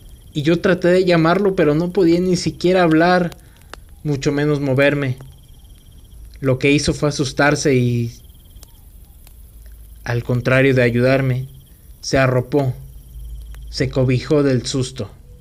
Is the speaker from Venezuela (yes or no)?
yes; Venezuela; now in Ibagué, Colombia; Yo soy venezolano, sin embargo, emigré por la situación de mi país y ahora vivo en Colombia en el departamento de Tolima, Ibagué.